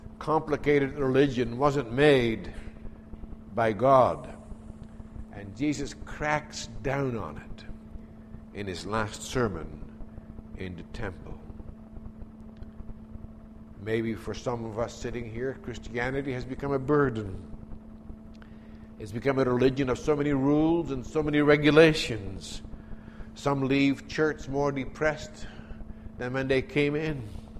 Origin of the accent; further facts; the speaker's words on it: Drenthe, Netherlands; I was a little boy growing up in the Netherlands in the province of Drenthe